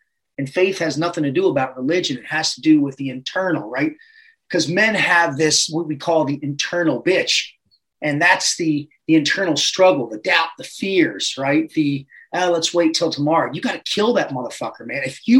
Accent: Baltimore, Maryland, United States; So I'm a Baltimore native. I am currently 49 years young.

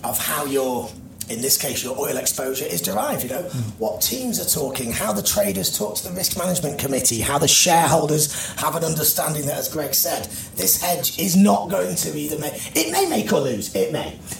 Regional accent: Blackpool, North West England, United Kingdom; I'm from Blackpool.

